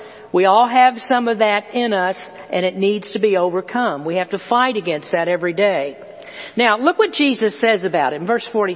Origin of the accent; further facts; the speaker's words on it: the South, United States; I grew up in the South, and years ago when I was a child, color made a lot of difference in church.